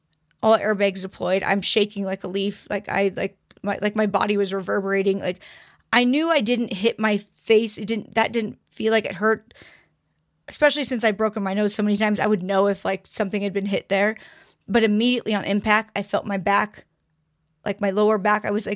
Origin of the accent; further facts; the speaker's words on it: Oregon, United States; growing up in Oregon, and my dad's a logger, so like I know huge trees.